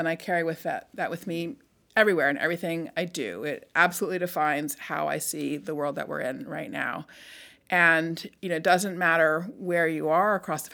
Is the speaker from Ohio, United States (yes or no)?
no; California, United States; So I grew up in California in the 70s, and my dad's family was from Northern Florida.